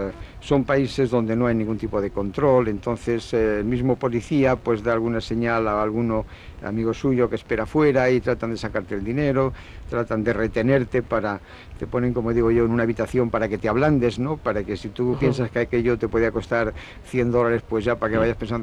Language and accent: Spanish; Asturias, Spain; yo soy asturiano 100%, eso ya se nota, ¿eh?